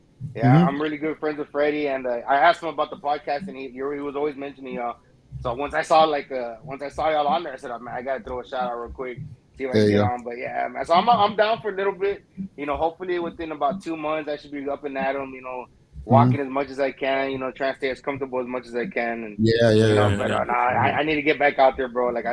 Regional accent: Harlingen, Texas, United States; I mean, for me, man, I'm from Harlingen, Texas, bro. You know, from Harlingen. You know, all my life, and growing up there

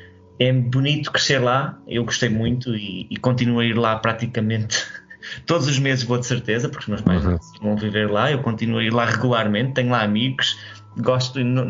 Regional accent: Tomar, Santarém, Portugal; moved away as an adult; also born or lived in Lisbon; Eu só saí de Tomar aos meus 18 anos para ir para a faculdade em Lisboa.

